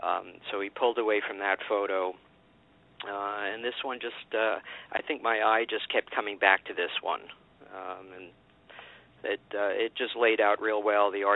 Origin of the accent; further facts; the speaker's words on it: Long Island, New York, United States; Very special moment for myself growing up on Long Island.